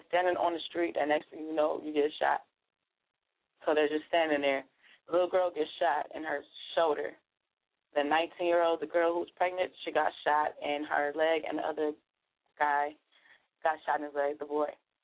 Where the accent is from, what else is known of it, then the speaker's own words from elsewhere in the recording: St. Paul, Minnesota, United States; You know, I'm from St. Paul, know, there's like so many cliques